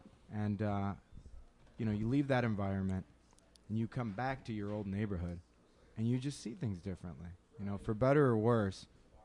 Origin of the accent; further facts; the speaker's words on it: Illinois, United States; I was born and raised in Pilsen.